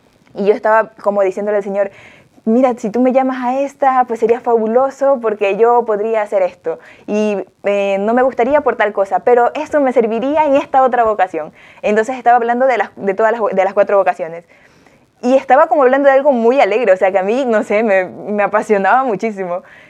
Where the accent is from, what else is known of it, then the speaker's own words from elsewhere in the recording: Guayaquil, Guayas, Ecuador; moved away as an adult; now in Spain; Tengo 29 años y soy de Ecuador.